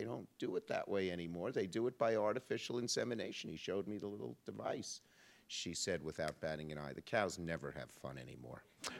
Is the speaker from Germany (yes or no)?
no; Brooklyn, New York, United States; First, I come from Brooklyn, New York. We have no farms in Brooklyn